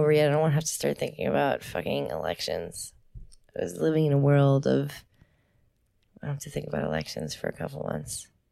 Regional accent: New Jersey, United States; I'm from New Jersey. It's like not, we're not, you know, too far from Florida.

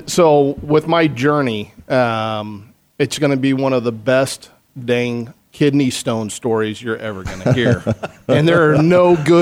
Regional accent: Wickenburg, Arizona, United States; I started with the town of Wickenburg, which is my hometown.

